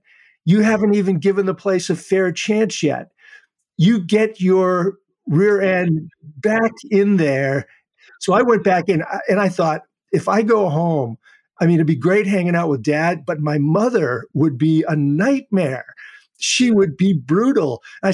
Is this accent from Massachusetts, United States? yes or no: yes; Holbrook, Massachusetts, United States; So I grew up in a town called Holbrook, Massachusetts, just outside of Boston, kind of a blue-collar, ethnic, Irish, Italian town.